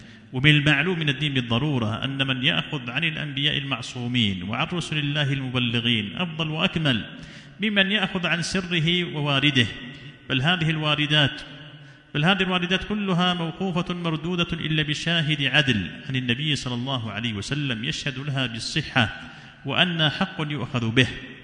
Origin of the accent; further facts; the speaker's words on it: Yemen; وعندنا في اليمن وش يقولون في الذهاب إلى الجند؟